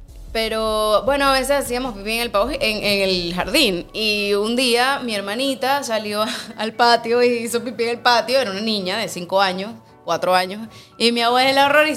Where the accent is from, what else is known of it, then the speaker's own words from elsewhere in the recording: El Paují, Bolívar, Venezuela; Pero mi hermana y yo, que crecimos en el Paují desde bebés